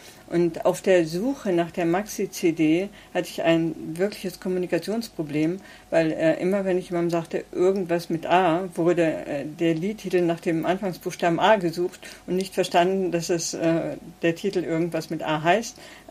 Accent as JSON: {"language": "German", "town": "Helmstedt", "region": "Lower Saxony", "country": "Germany", "lives_now": "Bremen, Germany", "said": "Ich komme eigentlich aus Helmstedt, das was heute so in der Mitte der Republik liegt. Mhm. Und bin dann über mehrere andere Städte nach Bremen gekommen."}